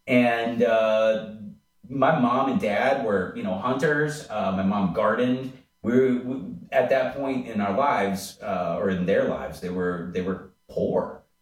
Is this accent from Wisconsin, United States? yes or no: yes; Lafarge, Wisconsin, United States; I grew up outside of Lafarge, yeah. L-A-F-A-R-G-E.